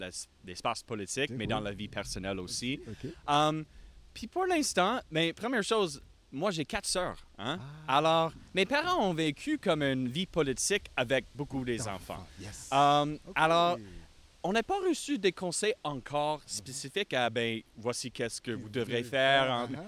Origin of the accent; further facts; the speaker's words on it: Beaconsfield, Quebec, Canada; Je viens de Beaconsfield, né au centre-ville, mais oui. J'ai grandi à Beaconsfield.